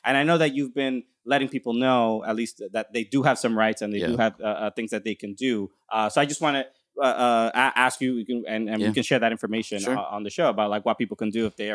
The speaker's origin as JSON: {"language": "English", "town": "Brooklyn", "region": "New York", "country": "United States", "tie": "born or raised there", "said": "I was raised in Brooklyn"}